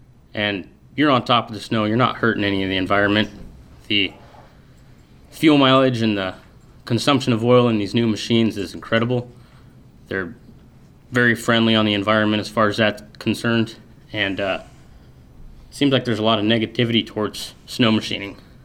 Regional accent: Alaska, United States; I was born and raised in Alaska, and I love it, and I'll never move.

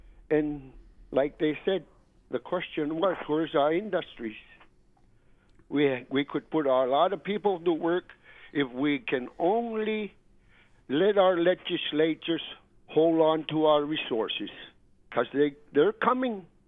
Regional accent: Alaska, United States; I've been born and raised in the Arctic for 60 years, and we've seen oil development occur, and we've seen our Trans-Alaska pipeline go into production

